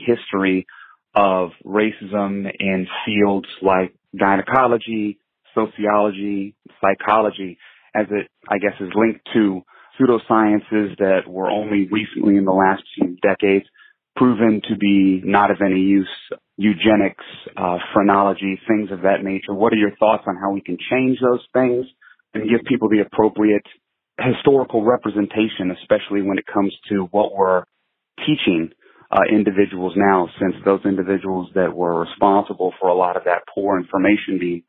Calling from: Tacoma, Washington, United States; I'm calling from Tacoma, Washington.

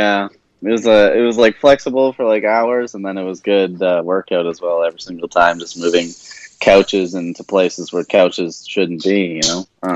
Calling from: Coquitlam, British Columbia, Canada; I'm calling from Coquitlam. Well, it's like I'm in like a weird like boundary of like Burnaby, Coquitlam, and like Port Moody.

